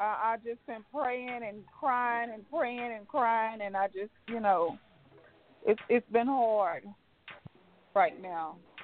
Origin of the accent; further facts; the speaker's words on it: Jasper, Texas, United States; I'm from Jasper, Texas. Little bitty Jasper, Texas. That's area code 409.